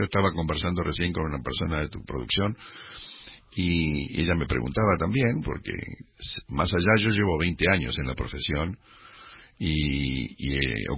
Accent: Argentina; Observémonos como argentinos, o sea... es realmente desesperante, yo ya tengo 68 años

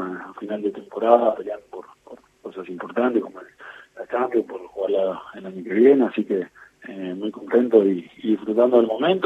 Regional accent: Argentina; como hincha y como argentino se sufre.

